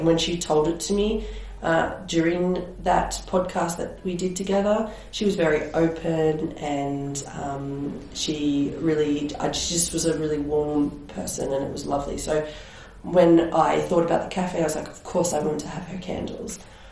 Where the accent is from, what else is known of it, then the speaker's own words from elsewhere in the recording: Australia; also born or lived in United Kingdom; now in Switzerland; I am Australian. So I moved here from England.